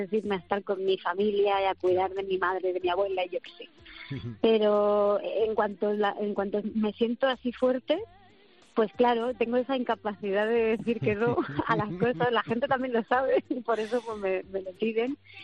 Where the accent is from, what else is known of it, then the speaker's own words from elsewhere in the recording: Castilla-La Mancha, Spain; en cuanto descubres un poquito de mi tierra manchega, bueno, yo creo que te quedas ahí, ¿no?